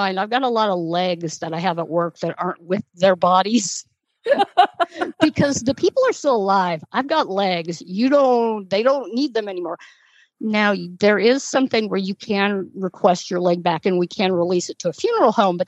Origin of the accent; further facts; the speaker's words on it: Washington, United States; Now, where I grew up in Washington is a large percentage Latter-day Saint.